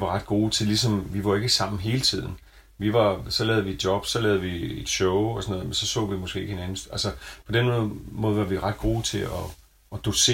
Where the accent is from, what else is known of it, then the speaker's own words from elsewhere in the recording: Region of Southern Denmark, Denmark; accent: Southern Jutlandic; jeg synes egentlig, jeg snakker ret godt sønderjysk